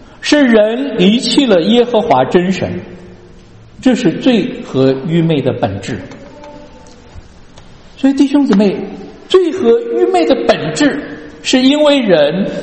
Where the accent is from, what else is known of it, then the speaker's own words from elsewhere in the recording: China; 我们中国人就是一个老鼠害了一锅汤